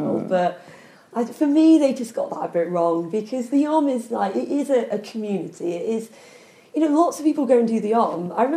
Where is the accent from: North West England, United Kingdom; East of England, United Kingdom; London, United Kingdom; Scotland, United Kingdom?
North West England, United Kingdom; Kendal; because I'm from Kendal and I moved back here about 5 years ago.